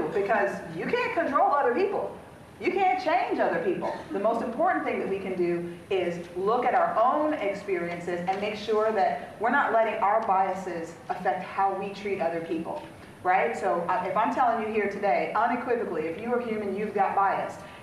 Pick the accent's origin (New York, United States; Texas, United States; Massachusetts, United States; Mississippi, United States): Texas, United States; El Paso; born there; first language es; English is a second language; I was born in El Paso, Texas. I spoke Spanish first, not because I'm like Hispanic or Latinx, right, or Latina.